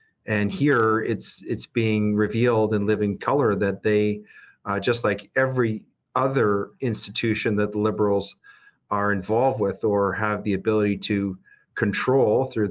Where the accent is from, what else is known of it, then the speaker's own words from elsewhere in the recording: Cold Lake, Alberta, Canada; And I would say the same thing, for example, in my hometown of Cold Lake